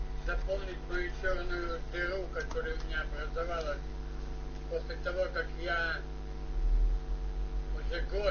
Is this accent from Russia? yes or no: no; Israel; Я знаю алкоголик из Израиля.